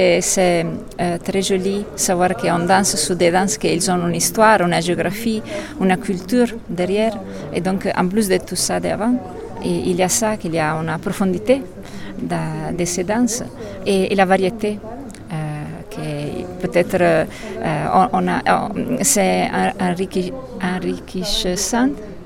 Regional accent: Italy; French is a second language; now in Barcelona, Spain; Si, bon, je suis italienne, je vis à Barcelone. Et oui, donc je suis déjà un mix de cultures.

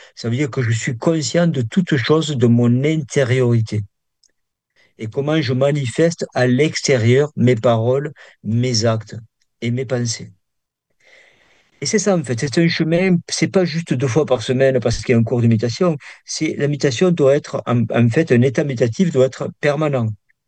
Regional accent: France; mais en tant que Français, il y a un seul mot qui n'est pas un verbe

